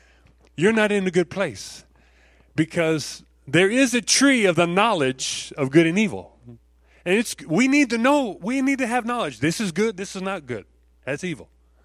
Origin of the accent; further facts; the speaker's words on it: Texas, United States; I just remember when I grew up in Texas where it's real flat. Not a lot of trees. Some trees, but not many trees. It's real flat. And that's where I lived most of my life.